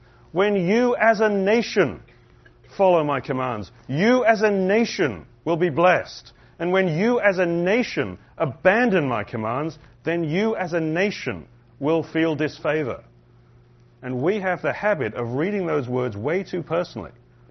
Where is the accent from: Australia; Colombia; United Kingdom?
United Kingdom; I'm British, and I think a little about British history from time to time